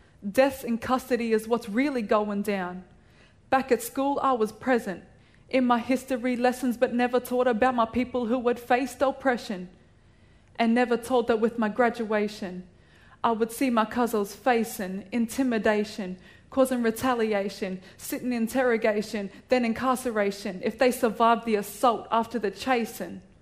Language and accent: English; Logan, Queensland, Australia; I'm from Logan. You're from Logan.